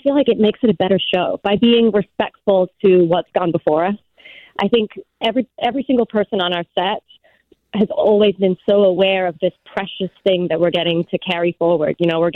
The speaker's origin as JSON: {"language": "English", "region": "England", "country": "United Kingdom", "tie": "born or raised there", "said": "I grew up in England"}